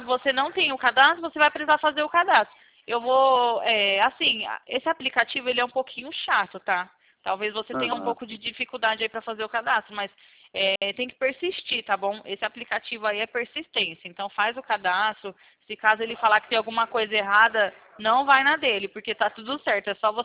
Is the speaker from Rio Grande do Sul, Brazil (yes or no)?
no; São Paulo, Brazil; eu sou aqui do interior de São Paulo